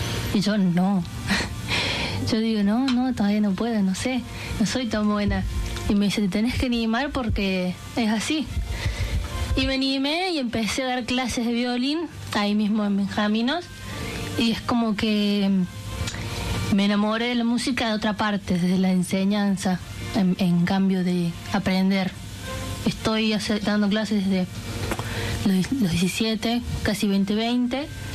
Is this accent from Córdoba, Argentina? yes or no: yes; Córdoba, Argentina; Yo en el barrio, en la Villa La Tela, yo soy de Villa La Tela